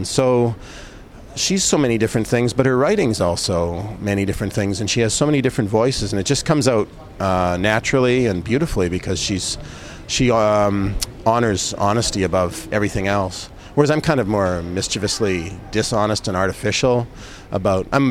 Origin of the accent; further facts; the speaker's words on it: Winnipeg, Manitoba, Canada; to make a feature-length documentary on my hometown of Winnipeg.